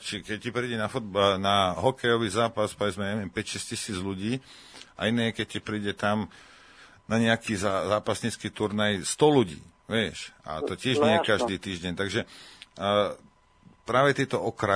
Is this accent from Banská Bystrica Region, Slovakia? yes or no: yes; Rimavská Sobota, Banská Bystrica Region, Slovakia; Ja som vyrastal v Rimavskej a my sme...